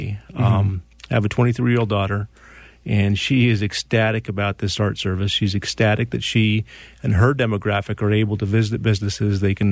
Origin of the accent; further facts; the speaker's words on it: Albuquerque, New Mexico, United States; I was born and raised in Albuquerque. I've seen Central look really, really bad.